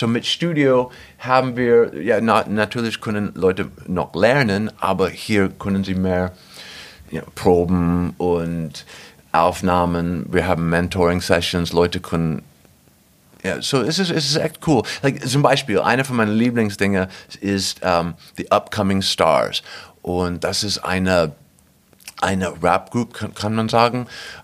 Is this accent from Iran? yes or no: no; Ohio, United States; German is a second language; Ich komme aus Ohio, zwischen Cincinnati und Dayton. Adams County